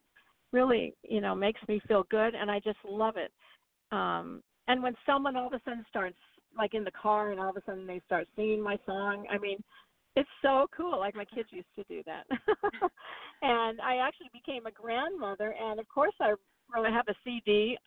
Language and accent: English; Omaha, Nebraska, United States; Well, I'm from Omaha, Nebraska.